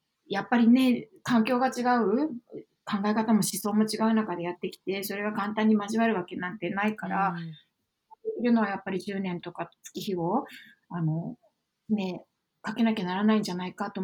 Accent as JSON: {"language": "Japanese", "region": "Kyushu", "country": "Japan", "said": "私も九州出身なので九州と言えば入りやすいんですけど、異邦人なんですよね。"}